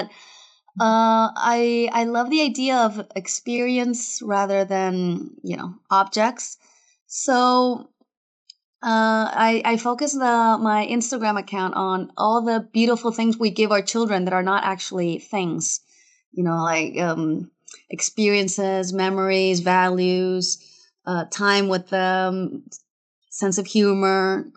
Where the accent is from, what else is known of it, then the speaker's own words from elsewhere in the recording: Spain; first language Spanish; English is a second language; I am bilingual from birth because I was raised by an American mother and a Spanish father. But I grew up in Spain, so my strongest language is Spanish, for sure. That's my community language.